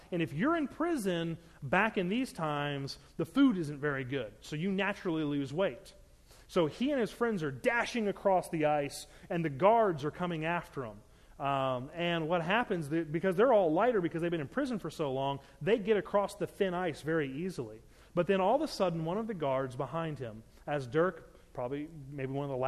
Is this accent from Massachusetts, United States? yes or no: no; Maryland, United States; I grew up growing up in Maryland. About 45 minutes north of us was Amish country, Lancaster.